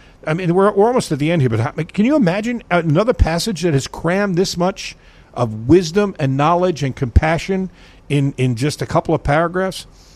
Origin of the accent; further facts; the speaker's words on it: New York, United States; I grew up on Long Island where the golf courses are very, very crowded.